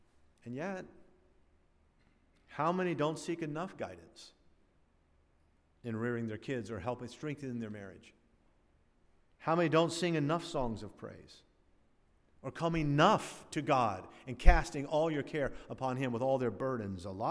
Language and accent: English; Satellite Beach, Florida, United States; when I was a boy growing up in Satellite Beach